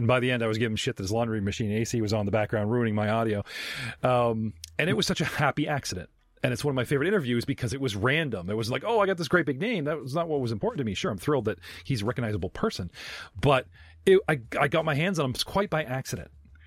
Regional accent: Canada; born there; Even though I am 100% Canadian, born here in Canada, the relatives very quickly turn into Brits and Scots.

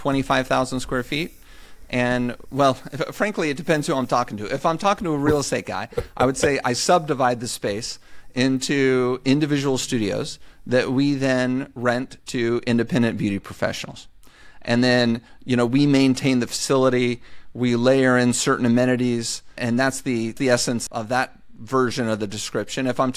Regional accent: Dallas, Texas, United States; I moved back to Texas, which is I'm from Dallas

